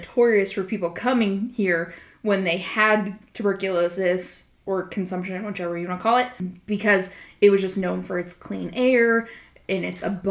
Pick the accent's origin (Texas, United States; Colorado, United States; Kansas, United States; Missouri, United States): Colorado, United States; Anyone that doesn't know we're from Colorado, it's all the information you get.